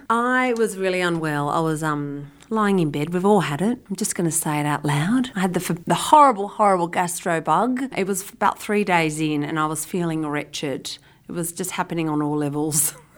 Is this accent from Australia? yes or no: yes; New South Wales, Australia; We grew up in the Blue Mountains, and we used to do these beautiful walks to the first three sisters.